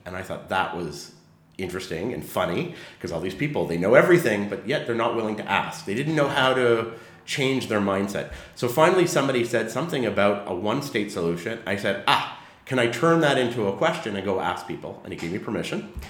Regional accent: Canada; moved away as an adult; I'm a Canadian who lives here.

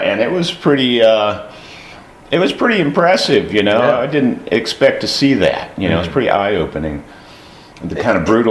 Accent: Pekin, Illinois, United States; So so I grew up in Pekin, and I had thought about going to Peoria

